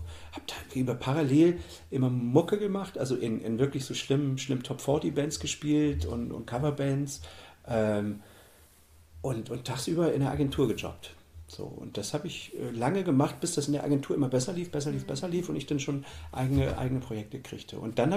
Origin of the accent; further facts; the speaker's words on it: East Germany, Germany; Ich bin ja in der DDR groß geworden.